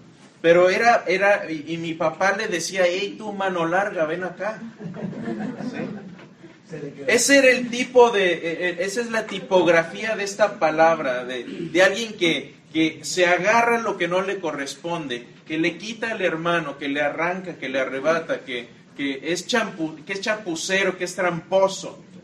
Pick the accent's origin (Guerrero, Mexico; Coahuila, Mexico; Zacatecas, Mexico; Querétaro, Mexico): Querétaro, Mexico; Yo en donde crecí, en Querétaro, no hay mucho que cazar.